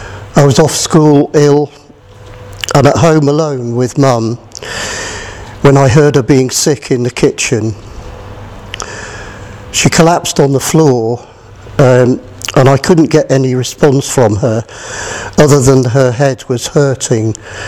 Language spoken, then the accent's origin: English; Bramhall, North West England, United Kingdom; born there; I was born in Bramhall, Cheshire, a little village on the outskirts of Stockport, and christened in the C of E Church.